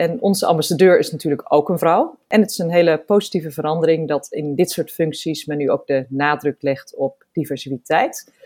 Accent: Soest, Utrecht, Netherlands; Ik ben geboren en getogen in Soest. Echt op steenworp afstand van Paleis Soestdijk.

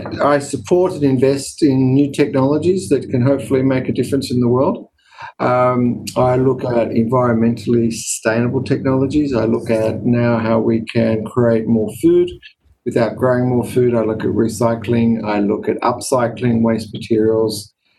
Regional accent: Australia; born there; I was born in Australia not long after my father arrived. My father arrived here in 1951.

